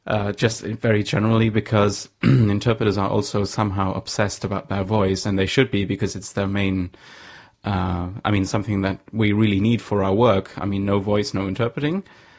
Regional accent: Saxony, Germany; English is a second language; I'm from Saxony, sort of south of Berlin.

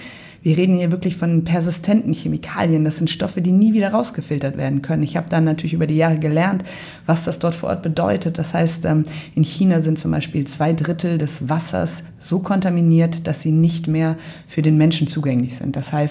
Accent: Marburg, Hesse, Germany; ich komme aus Marburg, habe da Pharmazie studiert und promoviert

